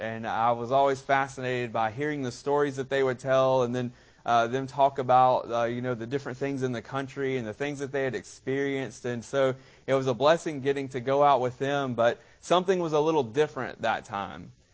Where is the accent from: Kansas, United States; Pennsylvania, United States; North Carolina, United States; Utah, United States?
North Carolina, United States; Winston-Salem; We're from the Winston-Salem area of North Carolina, and that's where we both grew up